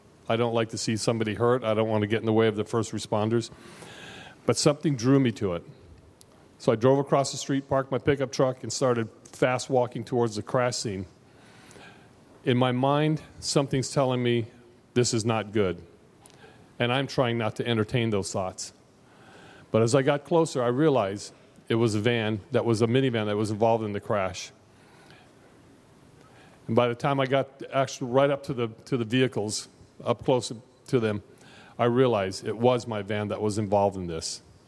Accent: Hawaii, United States; I grew up here in Hawaii. I love the water.

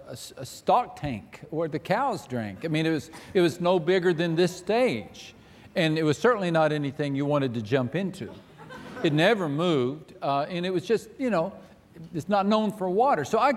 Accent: Texas, United States; But I grew up in West Texas, and I don't know if you've ever seen pictures of West Texas.

